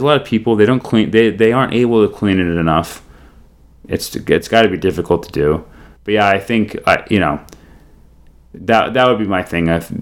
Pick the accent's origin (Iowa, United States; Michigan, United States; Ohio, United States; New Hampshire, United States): New Hampshire, United States; now I grew up in New Hampshire, right?